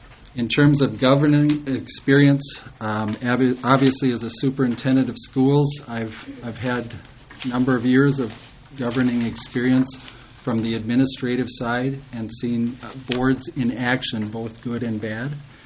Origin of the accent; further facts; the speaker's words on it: Cottonwood, Minnesota, United States; as my family was very active in 4-H, growing up in Cottonwood, Minnesota, in Lyon County, near Marshall.